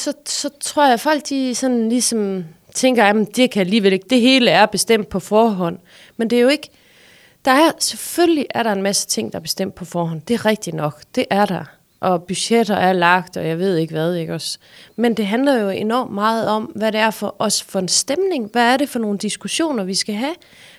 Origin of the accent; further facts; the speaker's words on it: Løkken-Vrå, North Denmark Region, Denmark; da jeg var barn, og jeg voksede op i Løkken-Vrå Kommune